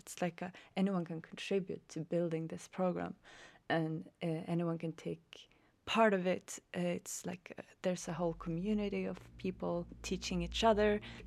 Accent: Härnösand, Västernorrland County, Sweden; It was also the commission from a local museum in my hometown, Härnösand.

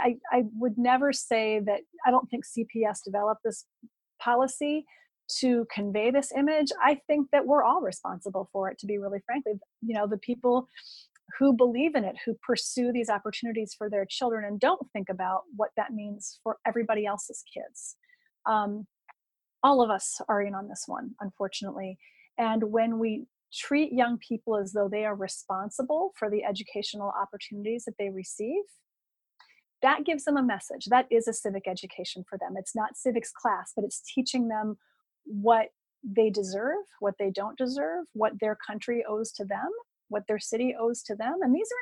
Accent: Chicago, Illinois, United States; this, to me, is something that I've been learning as a Chicagoan.

